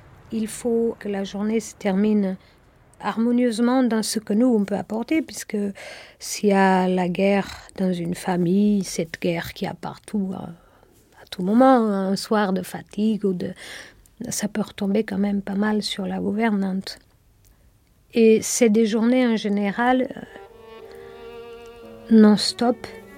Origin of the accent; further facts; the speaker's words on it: Portugal; French is a second language; moved away as an adult; now in France; j'ai 43 ans, je viens du Portugal, je suis en France depuis 24 ans presque.